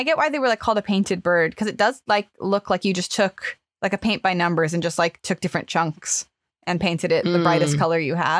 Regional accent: United States; So I just assume that as an American, I should say Pliny.

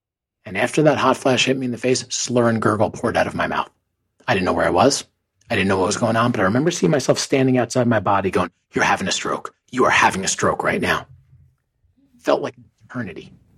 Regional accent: Parsippany, New Jersey, United States; I'm giving a speech in my hometown of Parsippany, New Jersey. I know everybody in the room.

